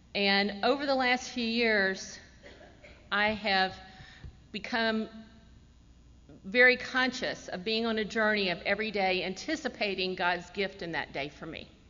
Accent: Decatur, Georgia, United States; My mother was actually born in Decatur as well, in a house near here, to two alcoholic parents. I grew up on Candler.

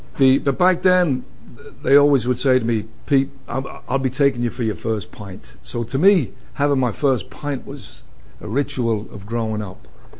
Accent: London, United Kingdom; born there; I was actually born in London in a big Irish community in 1957, and it was a very interesting place to be born.

